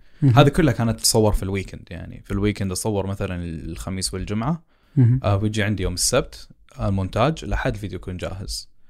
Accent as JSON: {"language": "Arabic", "region": "Eastern Province", "country": "Saudi Arabia", "said": "الحداق عندنا في الشرقية معناها صيد السمك."}